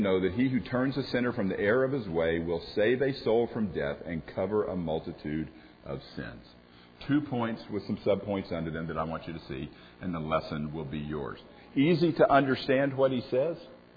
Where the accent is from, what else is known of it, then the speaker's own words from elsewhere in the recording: Florida, United States; Growing up in Florida, the situation that they were showing in the video, I've seen repeatedly in Florida.